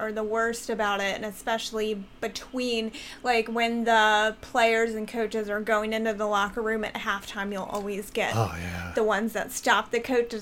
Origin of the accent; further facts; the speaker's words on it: Maryland, United States; born there; I was born in Ravens country, so from a young age, I was instilled a deep disdain for the Pittsburgh Steelers.